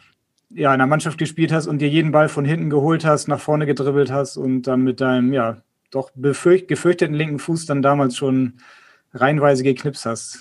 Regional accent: Bad Oldesloe, Schleswig-Holstein, Germany; da ich ja auch gebürtiger Bad Oldesloe bin und beim VfL gespielt habe

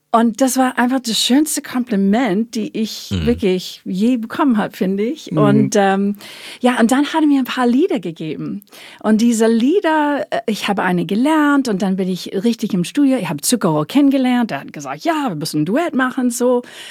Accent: New York, United States; Tut mir leid, ich komme aus New York, ich liebe meine Familie.

